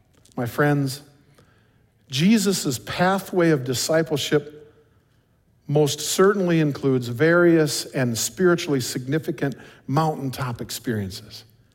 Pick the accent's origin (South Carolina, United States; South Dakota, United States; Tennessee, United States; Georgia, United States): South Dakota, United States; Iroquois; I'm a flatlander from Iroquois, South Dakota, where it's so flat you can watch your dog run away for 2 weeks.